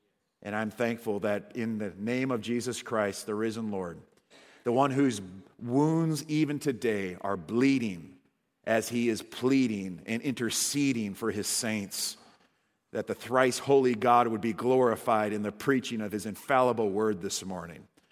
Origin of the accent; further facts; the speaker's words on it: Wisconsin, United States; I was raised in Wisconsin, and I had never been more miserable than on three consecutive nights in the woods of Columbia, South Carolina.